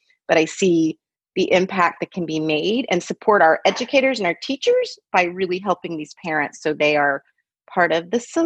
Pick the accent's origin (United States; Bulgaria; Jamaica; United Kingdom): United States; the South; when I was in second grade, growing up in the South after the Civil Rights Movement